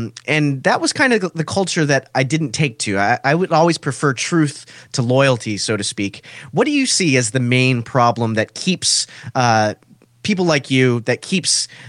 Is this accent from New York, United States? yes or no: no; Houston, Texas, United States; I'm from Texas. I'm from Houston. It rains torrentially like that every other week.